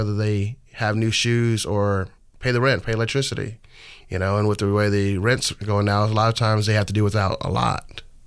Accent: Virginia Beach, Virginia, United States; now in Portland, United States; Well, I'm from Virginia Beach, Virginia. I moved out here in 2002, October 2002. I got tired of the East Coast and wanted to come to the West Coast

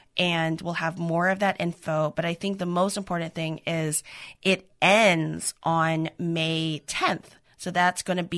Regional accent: New York, United States; now in Portland, United States; being the New Yorker that I am, and I'm going to, go down with those colors into the grave, I still get excited learning more about, you know, my new city.

